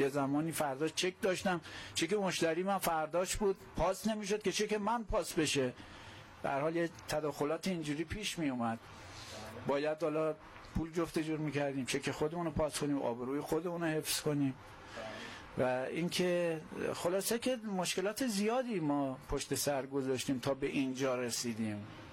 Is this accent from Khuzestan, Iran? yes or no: no; Hamadan, Iran; now in Karaj, Iran; بنده از سال 82 از همدان مهاجرت کردم به سمت کرج.